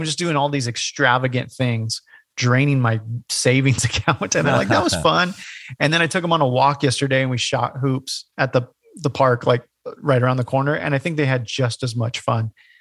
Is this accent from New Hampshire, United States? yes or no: no; California, United States; I grew up in California, the Bay Area.